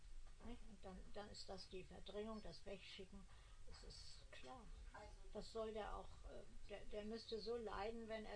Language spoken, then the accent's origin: German; Hamburg, Germany; Aber andererseits ist Hamburg meine Heimatstadt und da freut sich schon alles.